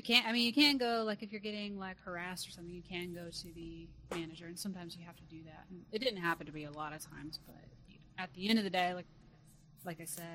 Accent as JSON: {"language": "English", "region": "Alaska", "country": "United States", "lives_now": "Texas, United States", "said": "even though I live in Texas now, I'm from Alaska, and growing up, all the men in my family are blue collar workers."}